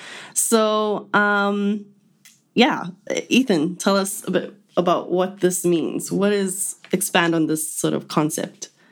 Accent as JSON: {"language": "English", "country": "South Africa", "said": "I come from a country where, you know, there are 11 official languages and everyone's still in their"}